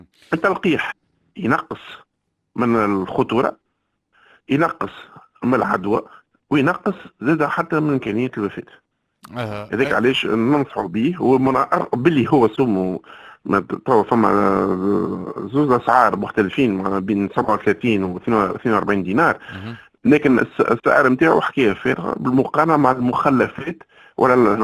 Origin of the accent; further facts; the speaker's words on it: Tunisia; معناها احنا عندنا في تونس أفكار غالطة